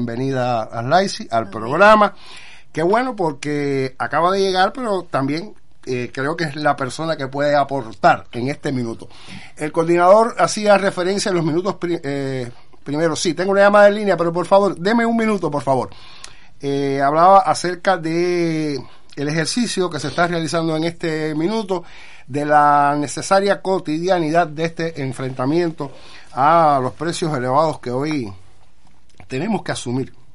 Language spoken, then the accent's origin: Spanish; Cuba; todos los que estamos aquí somos cubanos, vivimos esta cotidianidad compleja a que nos enfrentamos todos los días.